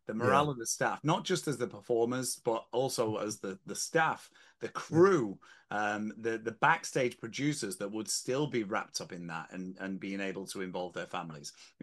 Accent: England, United Kingdom; Being a Brit, being an Englishman, being very proud

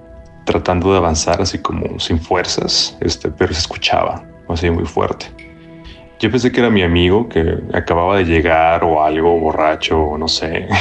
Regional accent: Monterrey, Nuevo León, Mexico; moved away as an adult; now in New York, United States; Yo soy del norte de México y cuando me mudé aquí a Nueva York por un trabajo, pues todo parecía ir muy bien.

